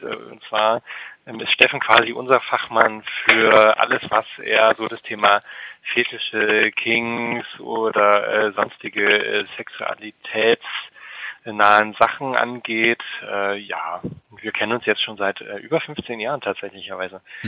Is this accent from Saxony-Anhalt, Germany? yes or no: yes; Halle, Saxony-Anhalt, Germany; now in Leipzig, Germany; Ich komme tatsächlich auch aus Sachsen-Anhalt, und zwar gar nicht so weit weg von Leipzig, nämlich aus Halle, an der Saale. Mich hat tatsächlich die Liebe am Ende nach Leipzig verschlagen. Allerdings bin ich Halle auch treu geblieben, indem ich da weiterhin auch dort arbeite.